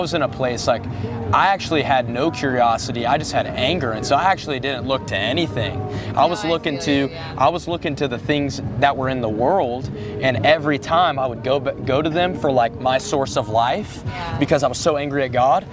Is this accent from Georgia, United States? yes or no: yes; Georgia, United States; I grew up in the South. I'm from Georgia.